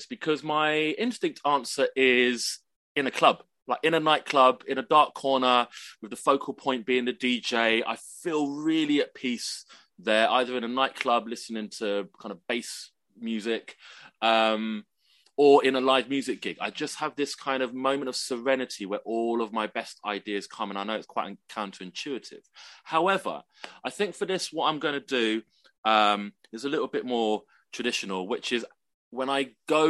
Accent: Edgware, London, United Kingdom; born there; I was born in Edgware. My mum's from Singapore. My dad was from Hong Kong. They moved over in the 70s.

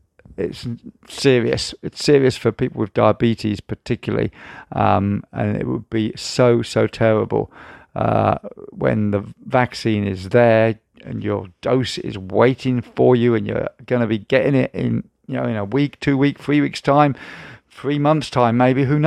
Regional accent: East of England, United Kingdom; I'm from Norfolk, by the way. I was brought up in Norfolk for most of my childhood.

